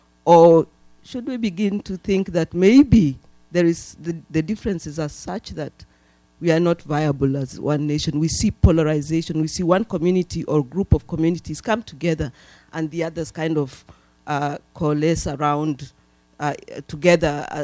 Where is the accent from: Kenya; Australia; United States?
Kenya; I'm from the World Bank. I'm a Kenyan.